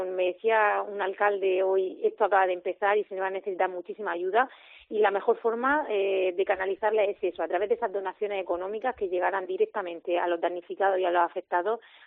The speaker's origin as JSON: {"language": "Spanish", "region": "Region of Murcia", "country": "Spain", "said": "para demostrar cómo somos los murcianos"}